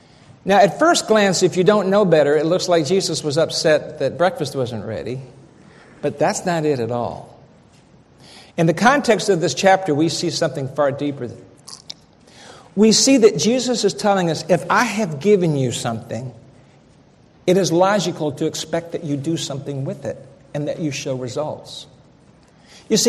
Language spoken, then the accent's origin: English; Richmond, Virginia, United States; accent: Southern; I'm from Richmond, and I talk a little Southern.